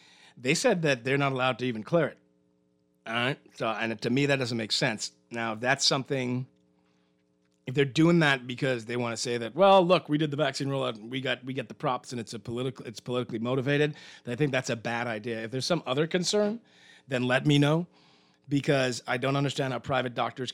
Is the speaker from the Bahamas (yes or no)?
yes; Eleuthera, Bahamas; Now, I'm from Eleuther, right? My family is from Eleuther.